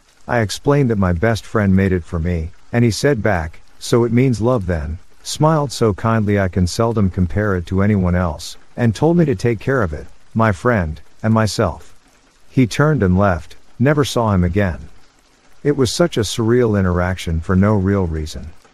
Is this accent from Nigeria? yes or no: yes; Nigeria; I'm Nigerian, and in Nigeria, it's common for people to have house helps who live with them.